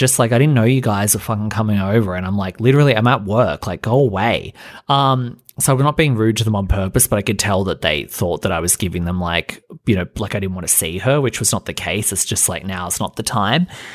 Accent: Australia; I'm Australian.

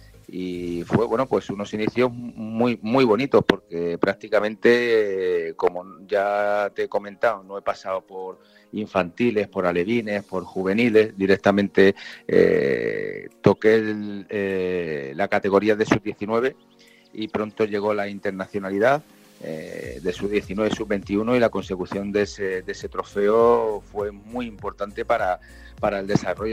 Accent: Seville, Andalusia, Spain; also born or lived in Zaragoza / Madrid / Murcia; Sí, bueno, nací en Zaragoza, de ahí fui a Madrid. A los 4 años salí mi padre salió destinado para Murcia, en la Academia General del Aire, y aquí estuve hasta los 10 años y medio aproximadamente, que ya sí tiro para Sevilla

